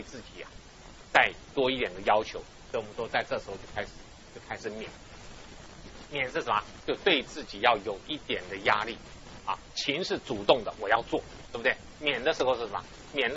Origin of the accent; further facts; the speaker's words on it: Taiwan; 我在台湾成长的过程当中